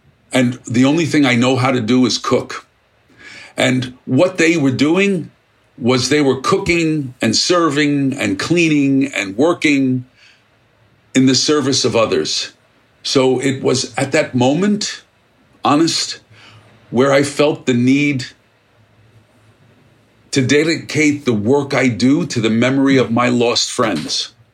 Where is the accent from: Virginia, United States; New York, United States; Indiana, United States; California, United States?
New York, United States; Brooklyn; I mean, I came from a very humble background. I grew up in Brooklyn. My father was a barber, you know, an immigrant.